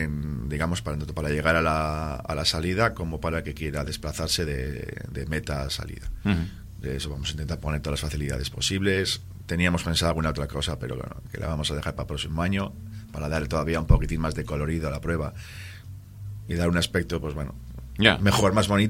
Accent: Laredo, Cantabria, Spain; los que somos de Laredo

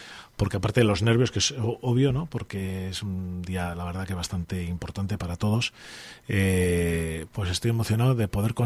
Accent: Laredo, Cantabria, Spain; Estoy emocionado porque es mi pueblo

